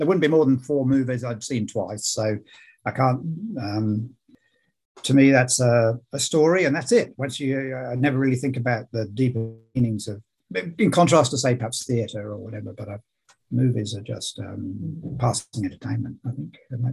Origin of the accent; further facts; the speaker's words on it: England, United Kingdom; I come from England